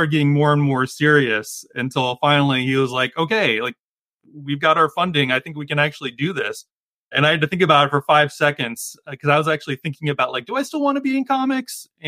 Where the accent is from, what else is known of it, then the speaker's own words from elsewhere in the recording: North Carolina, United States; also born or lived in New York City; Yeah, I'm from North Carolina, but I spent a decade in New York City